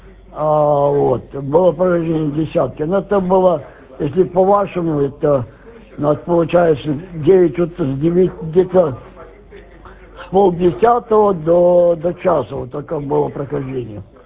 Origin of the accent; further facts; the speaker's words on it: Zhytomyr, Zhytomyr Oblast, Ukraine; я сам с Украины, с Житомира